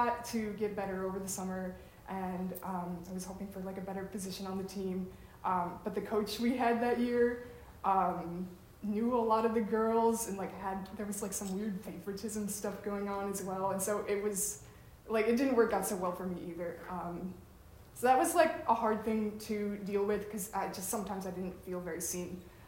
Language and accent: English; Wheaton, Illinois, United States; I'm from Wheaton, Illinois, which is a suburb of Chicago.